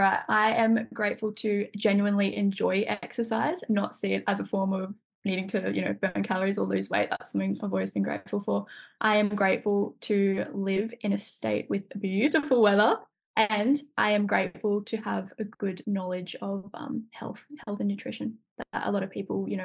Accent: Gold Coast, Queensland, Australia; But I think a big part of it for me is sport. I grew up on the Gold Coast in Queensland. I got one brother, he did soccer.

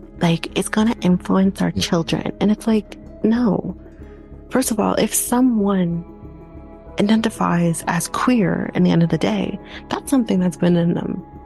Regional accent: Canada; like, we're all Canadians here. We're all Canadian.

